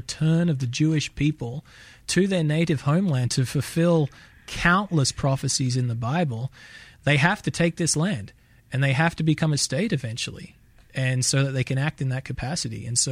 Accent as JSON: {"language": "English", "country": "Australia", "lives_now": "Israel", "said": "I mean, I'm Australian, so and I'm in Israel"}